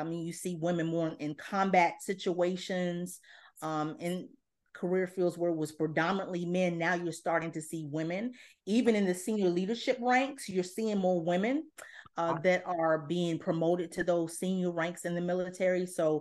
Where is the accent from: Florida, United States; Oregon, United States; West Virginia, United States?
West Virginia, United States; Beckley; I'm from a very small town in West Virginia. I'm from Beckley, West Virginia. And while I had a overall good upbringing